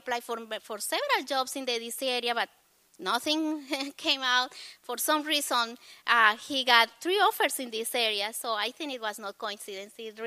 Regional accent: Cundinamarca, Colombia; English is a second language; now in United States; Yes, I came from Colombia, and I don't know what are your first thoughts about Colombia?

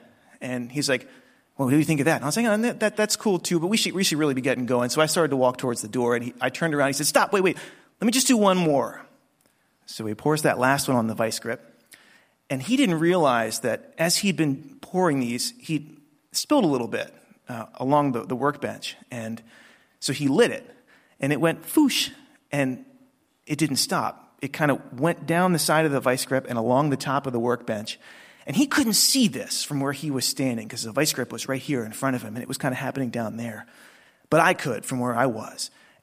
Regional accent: Galena, Maryland, United States; And I come from Kent County on the eastern shore of Maryland, and there's not that much to do in Kent County. I come from a place called Galena, Maryland, and the nearest supermarket is 18 miles away.

